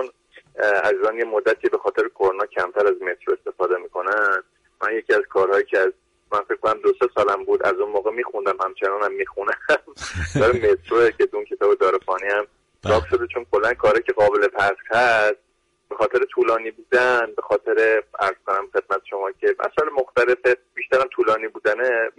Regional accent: Iran; من اصالتاً ایرانی تقریبا دیگه، چون ترک و کرد و لور و فارس هم.

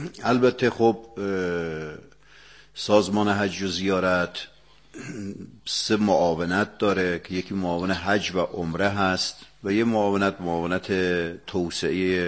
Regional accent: Ilam, Iran; also born or lived in Qom / Isfahan; بنده متولد سال 1346 و در شهر ایلام متولد شدم. دوران ابتدایی را در همونجا طی کردم و دوران درس سطح و سطوح عالی حوزه را در حوزه علمیه قم و اصفهان

